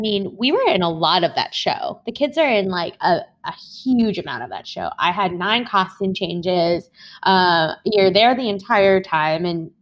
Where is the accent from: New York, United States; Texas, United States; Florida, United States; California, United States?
New York, United States; East Meadow; East Meadow, yeah.